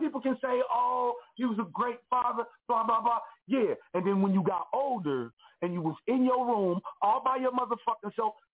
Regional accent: Kansas City, Missouri, United States; now in Philadelphia, United States; I'm from Kansas City, Missouri, not from Philadelphia. I live in Philadelphia now, but this is where I'm from.

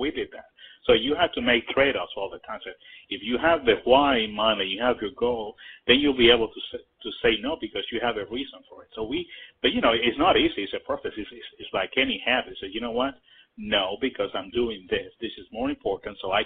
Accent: Puerto Rico; Like you mentioned, I'm from Puerto Rico

